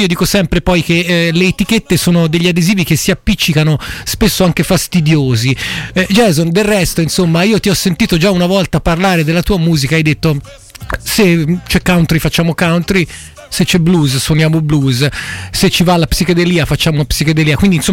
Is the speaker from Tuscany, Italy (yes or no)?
yes; Tuscany, Italy; Io vengo dalla Toscana